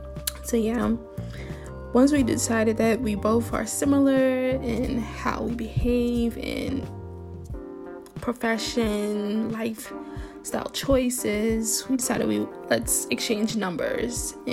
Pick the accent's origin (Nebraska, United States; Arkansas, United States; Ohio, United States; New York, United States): New York, United States; Brooklyn; So I'm originally from Brooklyn, and I'm more used to that urban, to be proper, urban lifestyle